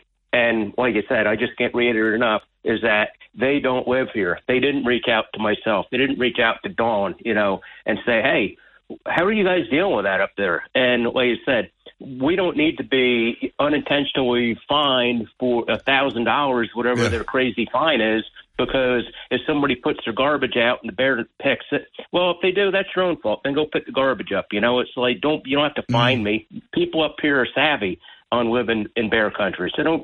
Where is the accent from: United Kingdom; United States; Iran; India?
United States; New Jersey; this corner of northwest New Jersey. There's more bears, black bears per square mile right here in my hometown than there are in Alaska per square mile.